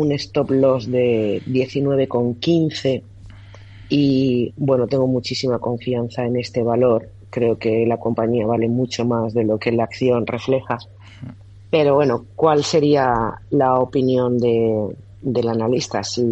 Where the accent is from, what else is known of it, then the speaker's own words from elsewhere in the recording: Valencia, Valencian Community, Spain; soy de Valencia